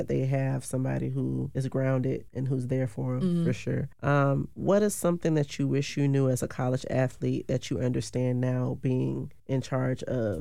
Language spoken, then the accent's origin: English; Tallahassee, Florida, United States; I grew up in Tallahassee as well, mm-hmm. but I went to predominantly white institutions as well. We went to Leon, and then I went down to a private college in South Florida.